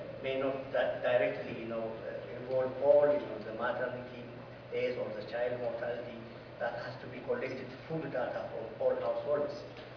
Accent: Ethiopia; I came from Ethiopia, from

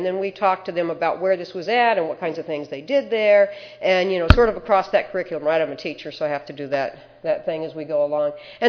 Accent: Cleveland, Ohio, United States; We're from Cleveland, Ohio, and it's snowing there.

